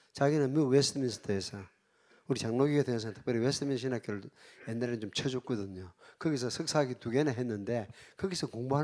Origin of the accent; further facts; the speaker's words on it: South Korea; 우리는 한국 사람들은 기도를 해야 된다 이러면 딱 떠오르는 게 새벽 기도지 다른 기도가 없습니다.